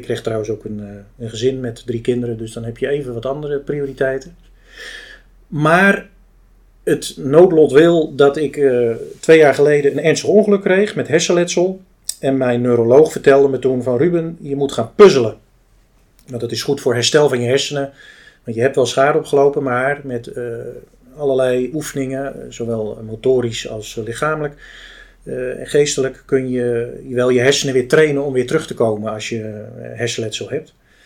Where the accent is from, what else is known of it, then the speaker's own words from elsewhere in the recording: Dordrecht, South Holland, Netherlands; joh, ik kom uit Dordrecht, ik wil graag wat weten van de familie.